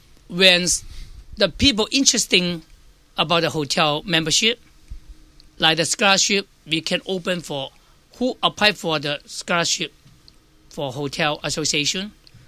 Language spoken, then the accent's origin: English; Guangzhou, Guangdong, China; English is a second language; From Guangzhou.